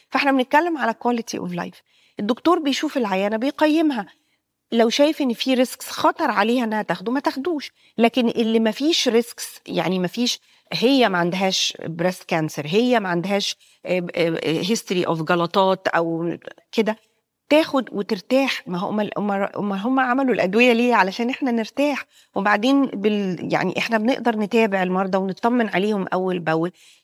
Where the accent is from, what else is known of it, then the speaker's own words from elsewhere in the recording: Egypt; ده وصل عندنا في مصر ان احنا كاطباء